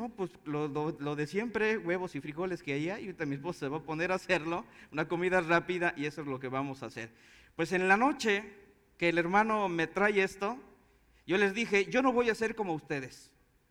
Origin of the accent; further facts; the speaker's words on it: Toluca, State of Mexico, Mexico; Porque nosotros no somos de Tabasco, somos de Toluca.